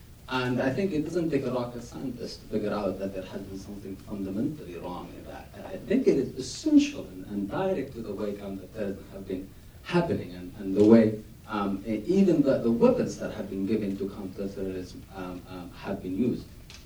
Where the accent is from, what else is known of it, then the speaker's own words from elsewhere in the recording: Yemen; I am an analyst from Yemen